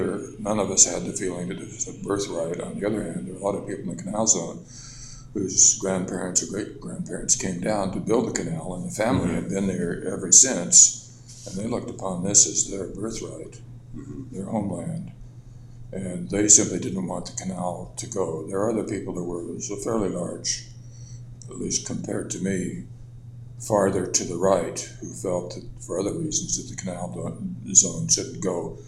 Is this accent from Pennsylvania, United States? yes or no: no; California, United States; moved away; also born or lived in San Francisco / Palo Alto; We came from California. In 1970, and I had been in San Francisco and Palo Alto during all that turbulence.